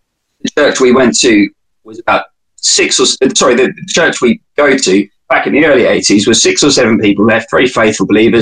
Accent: London, United Kingdom; I grew up in East London and I was in a family of six.

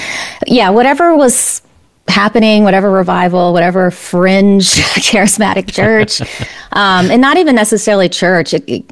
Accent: Virginia, United States; now in California, United States; So I grew up in Virginia. I live in California right now, but grew up in Virginia.

